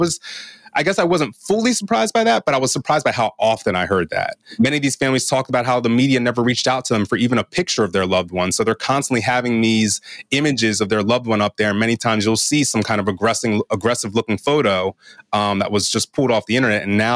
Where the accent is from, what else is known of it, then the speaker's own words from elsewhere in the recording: New York, United States; I said, "I'm here from New York."